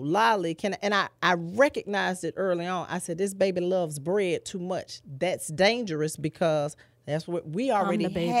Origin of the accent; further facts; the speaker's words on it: Tuskegee, Alabama, United States; and so growing up in Tuskegee, Alabama, you know, I tell people all the time, my people cook.